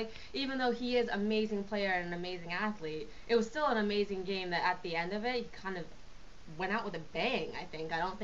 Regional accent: East Coast, United States; I am an implant from the East Coast. I have my loyalties back home.

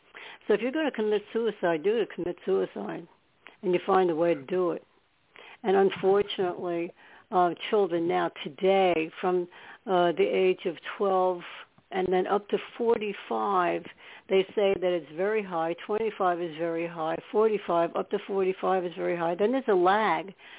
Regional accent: New York, United States; born there; now in New Jersey, United States; I know I said I'm from New York because I was born in New York.

